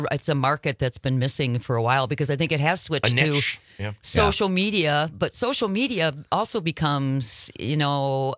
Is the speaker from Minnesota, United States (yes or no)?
yes; Minnesota, United States; moved away as an adult; I tell people I didn't grow up, but I was raised in Minnesota, but I moved here when I was 26, so now y'all know how old I am.